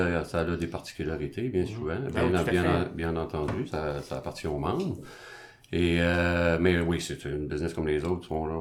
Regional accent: Sainte-Foy, Quebec, Canada; Non, j'habite à Lévis. Je suis natif de Sainte-Foy. J'ai fait mes études à Sainte-Foy.

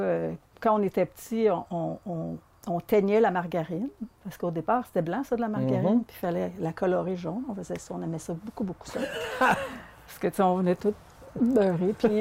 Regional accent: Victoriaville, Quebec, Canada; Donc, à 4 ans, je suis déménagée à Victoriaville. Donc, okay. J'ai fait toute mon enfance, adolescence à Victoriaville.

